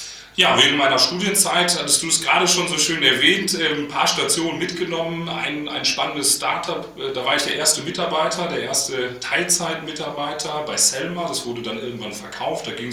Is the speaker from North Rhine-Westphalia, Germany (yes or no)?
yes; Münster, North Rhine-Westphalia, Germany; Ich bin gebürtiger Münsteraner, also wirklich in Münster geboren. Der einzige bei Kaitos, der aus Münster kommt.